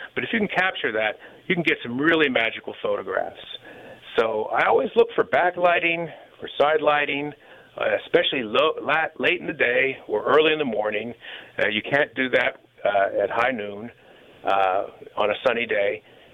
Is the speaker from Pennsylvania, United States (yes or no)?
yes; Pittsburgh, Pennsylvania, United States; I love Pittsburgh. I mean, I grew up there. I spent my first 20 years of my life there. I grew up in Stanton Heights.